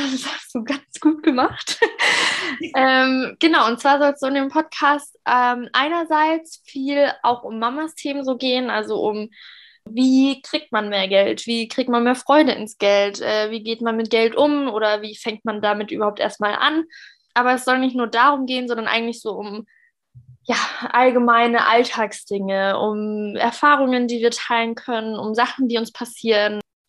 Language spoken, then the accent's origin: German; Munich, Bavaria, Germany; wir kommen beide aus München und ich bin aber frisch mit 18 direkt ausgezogen, weil, ja, ich habe ja schon 18 Jahre dann in München gelebt, beziehungsweise man sagt immer, man kommt aus München, aber wir kommen aus einem Vorort von München